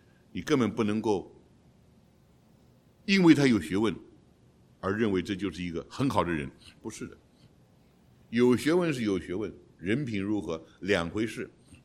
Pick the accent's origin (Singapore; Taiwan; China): China; 跟我们所说的孝顺，我们中国人讲二十四孝